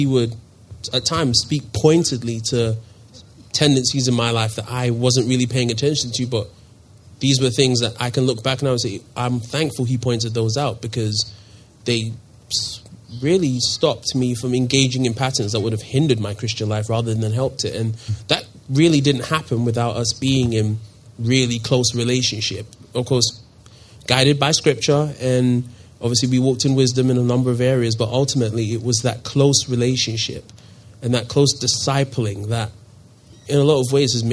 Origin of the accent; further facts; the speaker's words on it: London, United Kingdom; moved away as an adult; I am 26. As you can tell by my funny accent, I'm not from around here. Originally born and raised in London. That's where I grew up and moved here about 3 months ago